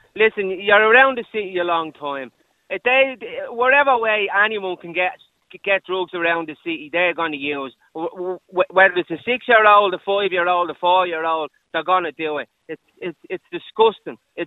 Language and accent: English; Dublin, Leinster, Ireland; I'm from the Liberties myself. I was born and reared in Brightwood Street Flat.